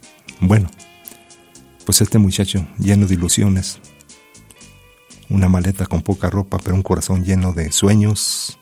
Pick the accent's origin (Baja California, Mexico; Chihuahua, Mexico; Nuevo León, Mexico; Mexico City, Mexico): Chihuahua, Mexico; Meoqui; now in Durango, Mexico; allá en mi pueblito Meoqui, Chihuahua.